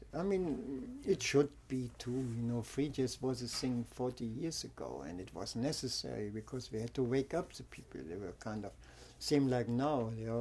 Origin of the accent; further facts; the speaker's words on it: Göttingen, Lower Saxony, Germany; English is a second language; now in Berlin, Germany; I'm living now in Berlin also, you know. I'm still in Göttingen, that's my hometown.